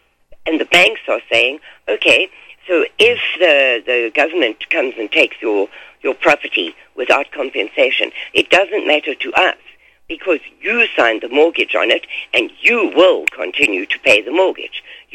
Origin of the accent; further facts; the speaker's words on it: South Africa; as a South African that was a law-abiding citizen and did what I was told